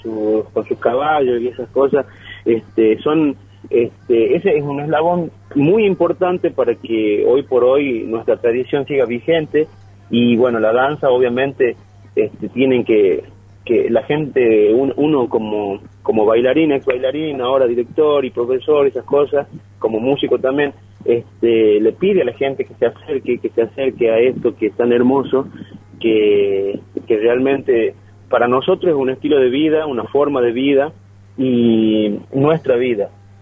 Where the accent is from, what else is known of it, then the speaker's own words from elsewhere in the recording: Argentina; uno como argentino no deja de vivir a pesar de las invasiones que tenemos de todos lados, de la globalización.